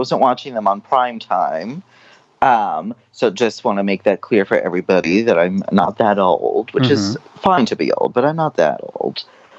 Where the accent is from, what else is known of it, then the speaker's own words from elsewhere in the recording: New York, United States; I grew up on Long Island, New York.